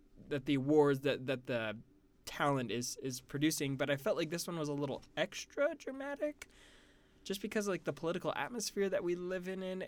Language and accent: English; Florida, United States; just because I'm from Florida, is the Parkland students.